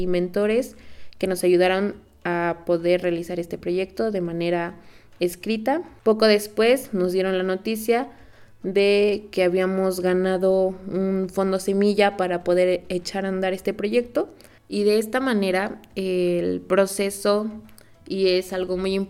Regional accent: Cuetzalan del Progreso, Puebla, Mexico; now in San Pedro Sacachimalpa, Mexico; soy originaria de Cuetzalan del Progreso, Puebla, y actualmente resido en la comunidad de San Pedro Sacachimalpa.

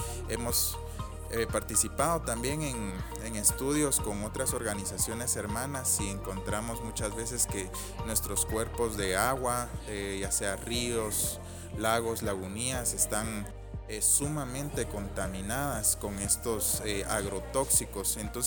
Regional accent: Guatemala; soy de Guatemala

